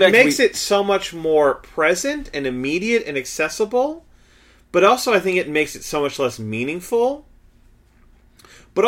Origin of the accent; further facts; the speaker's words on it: New Jersey, United States; I grew up in New Jersey where we were always going to murder each other like 5 minutes from now.